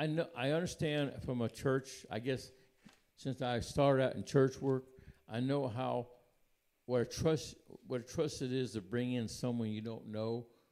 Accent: New Orleans, Louisiana, United States; My sister and I grew up in New Orleans.

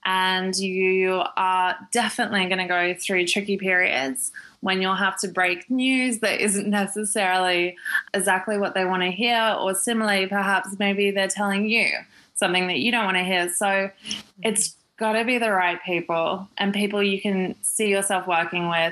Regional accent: Australia; I'm from Australia, so it's, you know, obviously still quite well connected

